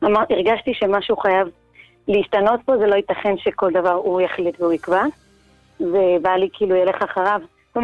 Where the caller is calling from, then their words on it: Northern District, Israel; אני מהצפון.